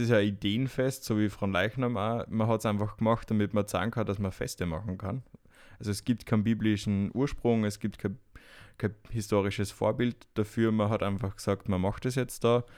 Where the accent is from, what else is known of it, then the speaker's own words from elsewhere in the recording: Austria; Wallfahrtsorte in Österreich, der ca. 20 Kilometer von meinem Heimatort entfernt ist.